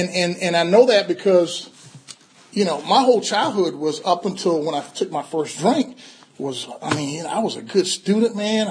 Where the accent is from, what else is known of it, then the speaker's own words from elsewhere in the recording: Columbia, South Carolina, United States; So let me start out by saying I'm from South Carolina. Go Gamecocks? No. I'm from Columbia, South Carolina, and I am a Gamecock, of course, because that's where I'm from.